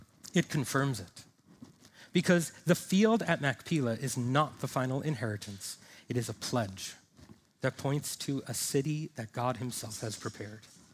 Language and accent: English; New York, United States; accent: New York; You know, there's my New York accent if you ever wanted to hear it.